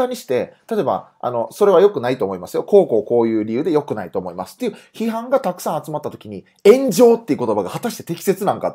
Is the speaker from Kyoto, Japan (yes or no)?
no; Nara, Japan; 奈良出身です。